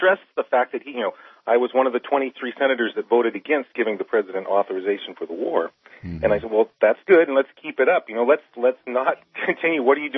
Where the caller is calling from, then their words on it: Portland, Oregon, United States; Hey, Mike. I'm calling from Portland, Oregon